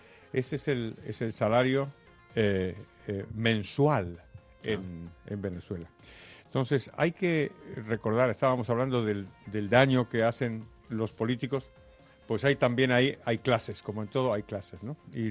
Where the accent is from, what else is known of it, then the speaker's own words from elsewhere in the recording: Argentina; Y yo, como soy mayor y soy argentino, he vivido este episodio. He vivido en los años 70.